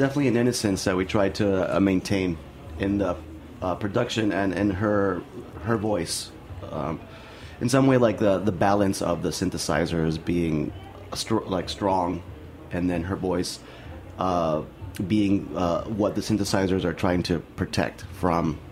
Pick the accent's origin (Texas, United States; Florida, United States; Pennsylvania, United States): Florida, United States; Miami; We're both from Miami.